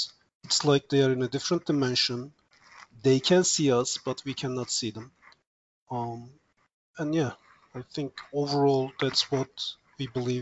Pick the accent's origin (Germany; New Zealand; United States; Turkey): Turkey; English is a second language; And I'm originally from Turkey. That's all.